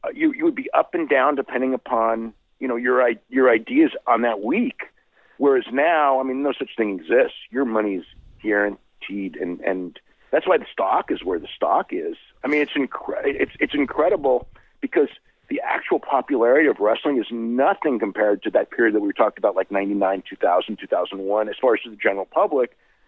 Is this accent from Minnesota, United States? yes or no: no; San Jose, California, United States; I remember going to a house show in San Jose, my hometown